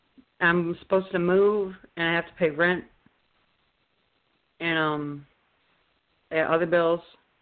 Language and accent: English; New York, United States; I'm from New York.